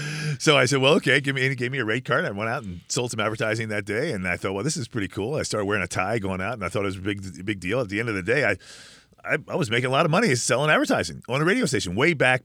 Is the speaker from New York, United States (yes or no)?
no; Pennsylvania, United States; moved away as an adult; now in California, United States; I started in California as a young man. I moved from Pennsylvania to California when I was 18 years old